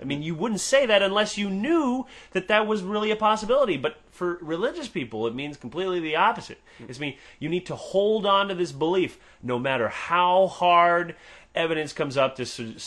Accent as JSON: {"language": "English", "country": "Canada", "said": "Actually, I'll tell you one thing about being a Canadian atheist that disturbed me."}